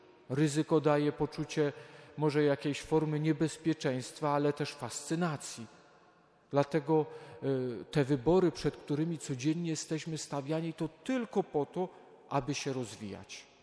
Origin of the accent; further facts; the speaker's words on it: Lesser Poland, Poland; Jestem góralem, jak patrzyłem na te szczyty, które otaczały mój rodzinny dom, Pieniny, Tatry, Gorce